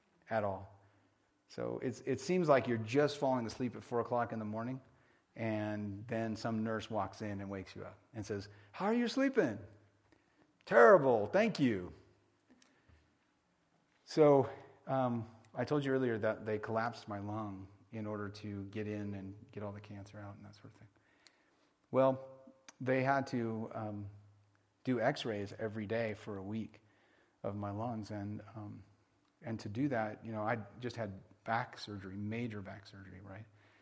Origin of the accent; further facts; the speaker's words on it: Arkansas, United States; I am from Arkansas. Remember somebody a long time ago from our state said